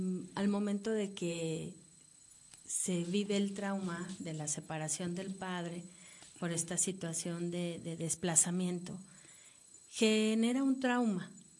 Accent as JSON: {"language": "Spanish", "country": "Mexico", "said": "hay muchas situaciones que para nosotros como mexicanos pues son muy equiparables"}